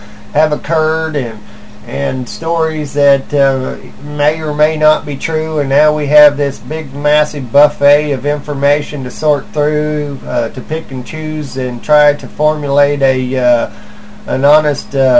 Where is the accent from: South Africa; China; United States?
United States; You know, I'm from America, and I don't agree with certain things that are going on that the government has done in the past and in the present.